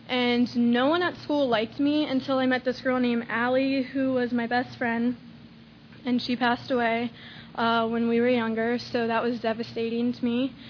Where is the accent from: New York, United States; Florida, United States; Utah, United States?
Florida, United States; Lakeland; born there; I was born in Lakeland, Florida, August 24th, 1993.